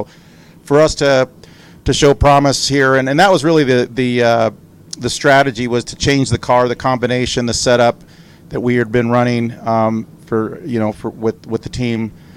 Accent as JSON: {"language": "English", "town": "Chino", "region": "California", "country": "United States", "tie": "born or raised there", "said": "We grew up in Chino, right down the road. So this will always be my home"}